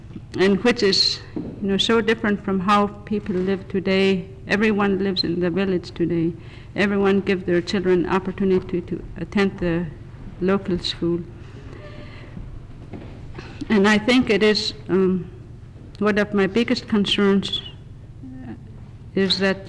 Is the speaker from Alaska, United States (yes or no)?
yes; Allakaket, Alaska, United States; As I said before, I'm from Allakaket, and I have four children, and all were born before 1971.